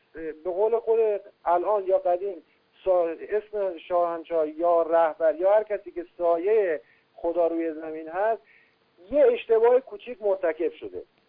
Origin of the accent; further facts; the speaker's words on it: Iran; وقتی که ما ایرانی هستیم و اسم ایرانی رومونه هست